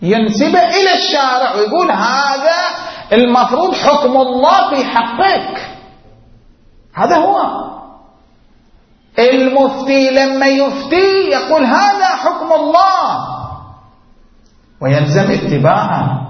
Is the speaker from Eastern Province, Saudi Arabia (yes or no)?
yes; Qatif, Eastern Province, Saudi Arabia; قلنا البارحة أن في بلدنا القطيف عينوا 3 من المراجع